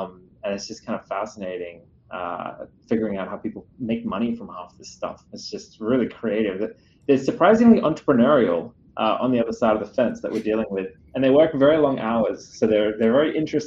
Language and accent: English; Australia; now in San Francisco, United States; I'm from Australia. I live in San Francisco now, but I started the company back in Australia.